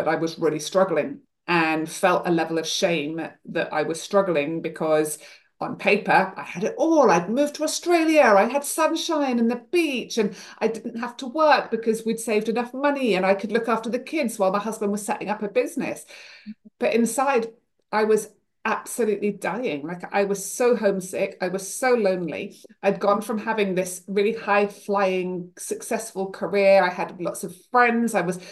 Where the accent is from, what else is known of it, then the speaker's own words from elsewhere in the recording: England, United Kingdom; So I grew up in England, started drinking at 14, which was kind of what we all did back then.